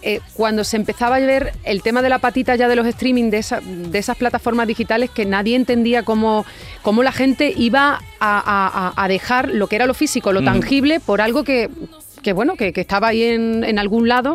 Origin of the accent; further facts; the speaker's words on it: Herrera del Duque, Extremadura, Spain; Voy a abrir obviamente en mi tierra, en Herrera del Duque, en Badajoz, el día 17 de mayo.